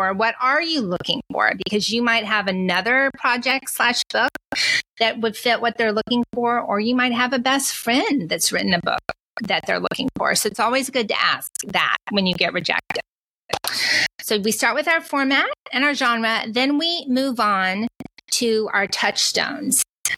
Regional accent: Texas, United States; I mean, I would never say that. I'm from Texas, but let's just pretend.

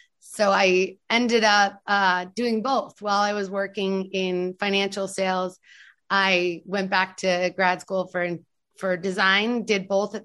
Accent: New York, United States; now in Miami, United States; I'm originally from New York and currently living in Miami. I was an interior designer in New York City, as well as a rug designer there. Moved to Miami for my husband, who was living here at the time.

